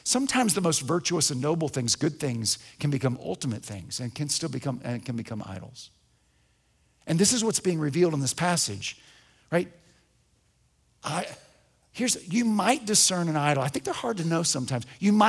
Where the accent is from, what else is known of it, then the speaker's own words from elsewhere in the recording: Huntsville, Alabama, United States; I grew up in Huntsville.